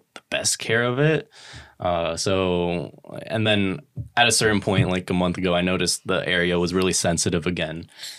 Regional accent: Philippines; But it doesn't really, I don't come off as Filipino. I come off as just like half mix of something.

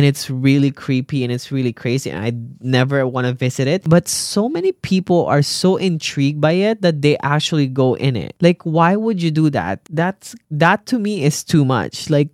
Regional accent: Mexico; I'm from Mexico.

